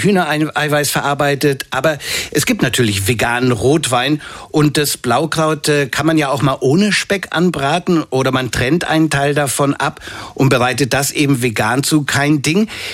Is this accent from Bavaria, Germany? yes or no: yes; Bavaria, Germany; ich komme aus Franken, Soßen sind unheimlich wichtig, wichtiger als alles andere.